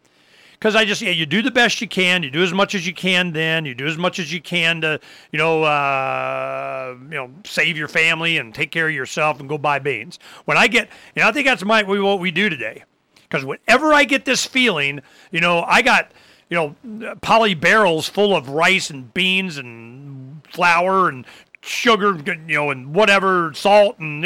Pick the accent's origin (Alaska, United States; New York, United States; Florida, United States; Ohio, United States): Florida, United States; Heck, I grew up on that in Florida as a kid, rice and beans, you know, black-eyed peas and rice, man.